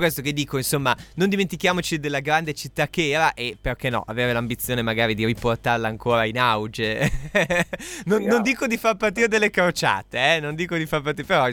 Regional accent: Piedmont, Italy; io sono piemontese di confine e ho sempre strizzato un po' l'occhio alla Lombardia

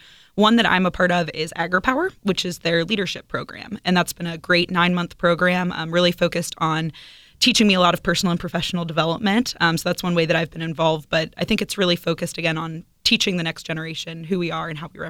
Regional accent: Cincinnati, Ohio, United States; And as you had referenced earlier, I am from the Cincinnati area. So a little bit of a different background in agriculture. Grew up in the city, but my family does have a small hobby farm in eastern Kentucky.

